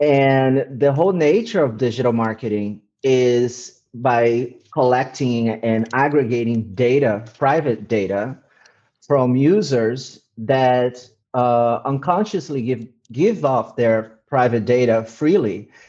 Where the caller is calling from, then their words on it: Eindhoven, North Brabant, Netherlands; I'm in Eindhoven, the south of the Netherlands, from lockdown.